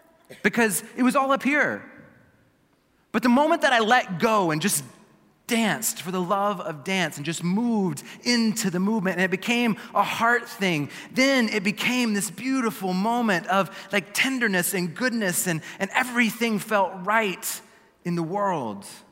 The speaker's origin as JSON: {"language": "English", "region": "Texas", "country": "United States", "tie": "born or raised there", "said": "like when I first was growing up in Texas and I learned how to two-step, because you learn how to two-step in Texas, that's what you do."}